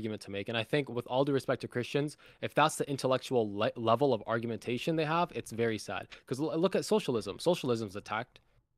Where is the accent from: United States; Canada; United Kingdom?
Canada